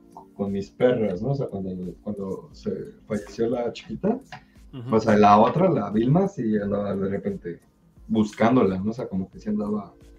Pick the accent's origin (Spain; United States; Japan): Japan; Siendo japonés, pues sí, es por, sí, leal y honor.